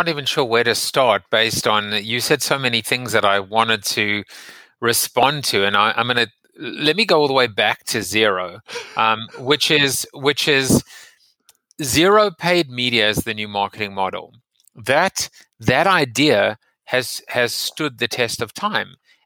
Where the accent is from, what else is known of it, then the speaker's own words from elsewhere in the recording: South Africa; moved away; I'm from South Africa, and I've been here now for 23 years, and the accent looks like it's sticking with me.